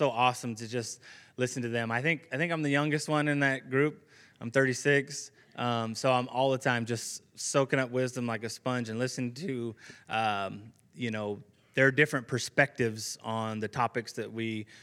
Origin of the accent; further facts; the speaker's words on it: Wasco, California, United States; also born or lived in Lancaster, California; I was born in Lancaster, California. I was raised in a very small farming community by the name of Wasco. Wasco, California.